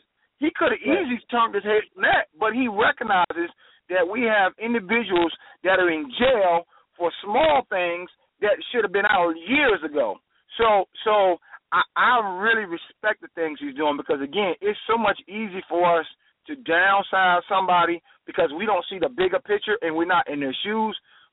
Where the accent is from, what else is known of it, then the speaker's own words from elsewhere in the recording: New Jersey, United States; If you just really want to be real about it, I'm from New Jersey. I grew up in the struggle.